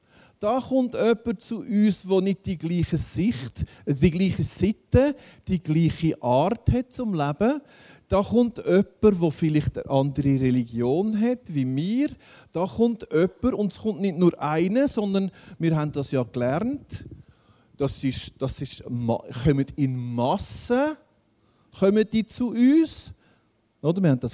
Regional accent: Switzerland; wo stehen wir in unseren Herausforderungen, gerade hier bei uns in der Schweiz.

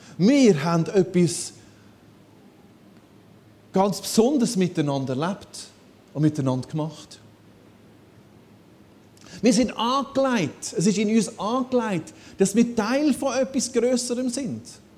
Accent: Switzerland; Aber ich bin auch Schweizer, also ich habe da ein kleines Problem.

